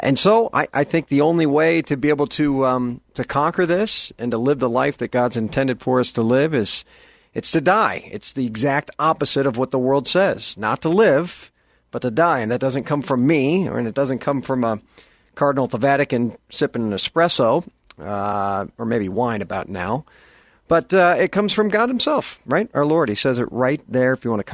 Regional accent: United States; I'm going to pick on America here because I am American

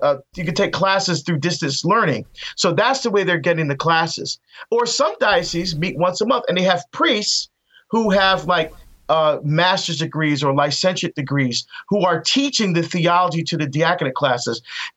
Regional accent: New Jersey, United States; moved away as an adult; now in Oregon, United States; So she's from Oregon. So I moved from Jersey. We got out to Oregon, got married and all that.

